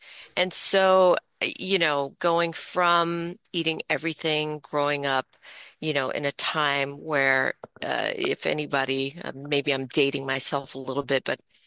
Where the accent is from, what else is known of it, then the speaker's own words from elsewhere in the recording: New York City, New York, United States; I was a young entrepreneur, born and raised in New York City, and worked in that industry for many, many years